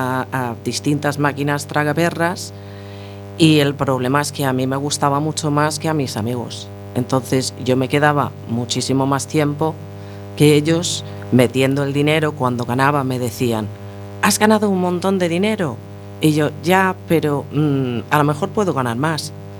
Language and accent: Spanish; England, United Kingdom; Spanish is a second language; moved away; Yo tenía un salón de juegos en mi pueblo en Inglaterra